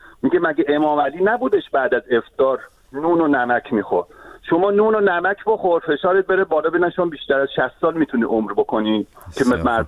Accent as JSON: {"language": "Persian", "town": "Tehran", "region": "Tehran Province", "country": "Iran", "tie": "born or raised there", "moved": "yes", "said": "من خودم بچه تهرانم، جنوب شهر تهرانم. من بعضی موقع به صدا میرم ایران، خانواده رو میبینم."}